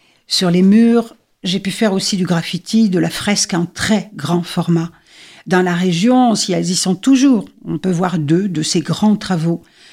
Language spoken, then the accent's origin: French; France; born there; Je suis née dans les Pyrénées